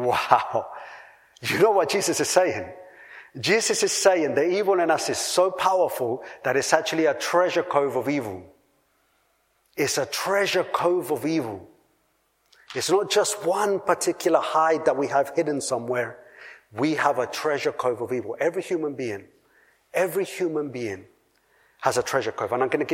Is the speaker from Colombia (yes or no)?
yes; Colombia; I come from Colombia. Colombia is one of the most biodiverse countries in the world after Brazil, and the most diverse in terms of flowers and plants in the world. Colombia is beautiful.